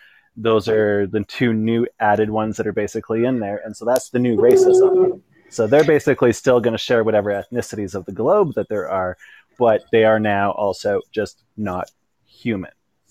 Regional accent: British Columbia, Canada; I'm from the Lower Mainland in BC, Canada. So with that, I'm in the suburbs of Vancouver.

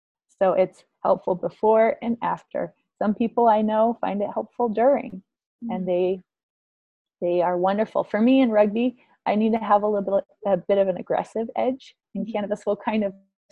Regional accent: New England, United States; Like, I grew up in New England, and you know, really rural, very small town, and everyone knows each other.

